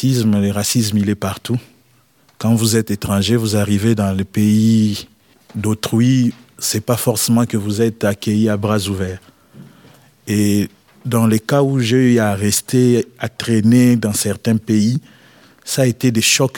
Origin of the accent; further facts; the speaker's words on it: DR Congo; now in France; Je suis du Congo-Kinshasa et il y a le Congo-Brazzaville à côté.